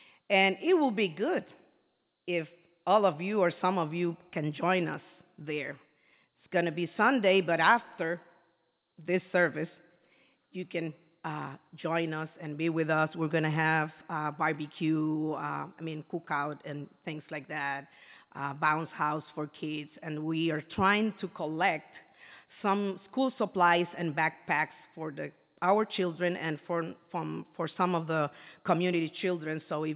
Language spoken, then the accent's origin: English; Puerto Rico; English is a second language; I am from Puerto Rico